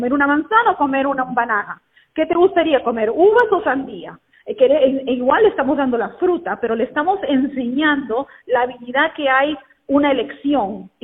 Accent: Peru; porque yo soy peruana

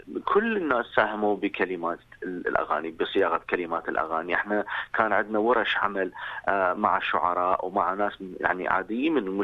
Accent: Iraq; يمثلنا كلنا كعراقيين من بلاد الرافدين

